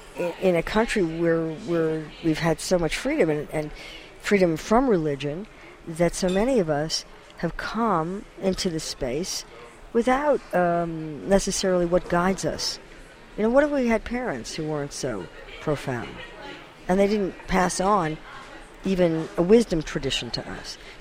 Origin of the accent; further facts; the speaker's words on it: United States; as an American Jewish child growing up in the 50s